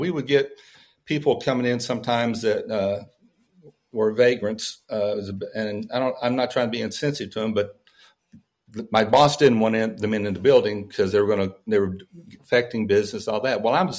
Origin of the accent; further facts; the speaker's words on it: Midland, Texas, United States; So Randall was originally from Abilene and I was from Midland. So we started talking and he said, well, what's an old Texas boy like you doing out here?